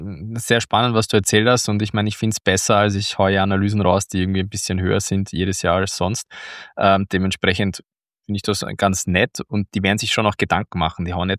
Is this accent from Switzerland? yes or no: no; Austria; wir als Österreicher und Rezession sind Best Friends zurzeit